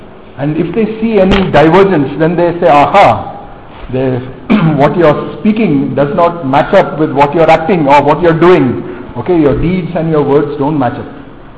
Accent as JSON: {"language": "English", "region": "North India", "country": "India", "tie": "born or raised there", "also_born_or_lived": "Bombay", "said": "I come from a Catholic home, but because I grew up in North India, I was not much of a church goer."}